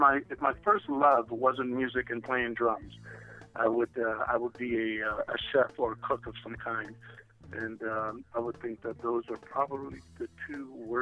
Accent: Houston, Texas, United States; now, originally I'm from Houston, Texas, so I'm really big into barbecue.

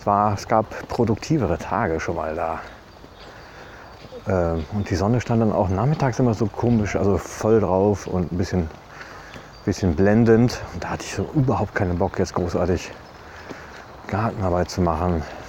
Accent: West Germany, Germany; Boah, weiß man als Westdeutscher auch gerade nicht, ne?

